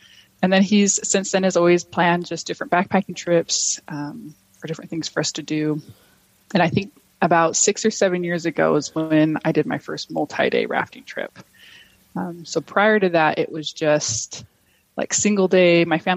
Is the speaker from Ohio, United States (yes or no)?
no; Utah, United States; So I'm born and raised in Utah. And my family, I think, was pretty into the outdoors growing up.